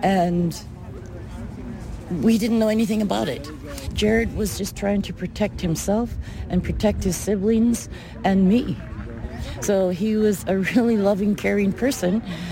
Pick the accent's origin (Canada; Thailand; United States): Canada; Smithers, British Columbia; I'm from Smithers. I was born and raised in Smithers with my grandparents … And I'm … of the Wet'suwet'en Nation.